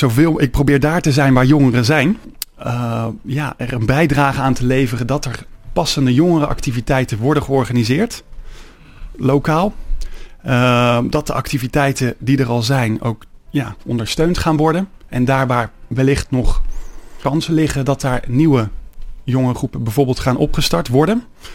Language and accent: Dutch; Nootdorp, South Holland, Netherlands; 33 jaar, opgegroeid in Nootdorp. Altijd veel aan sport gedaan. Ook wel Rooms-Katholiek opgevoed, maar ook jarenlang weinig mee gedaan.